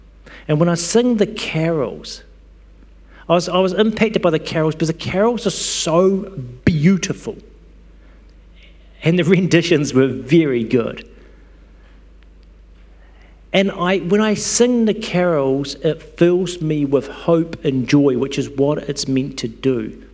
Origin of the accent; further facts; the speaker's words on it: Stokes Valley, Wellington, New Zealand; Wasn't particularly good growing up in Stokes Valley. We didn't have much to do but crash cars.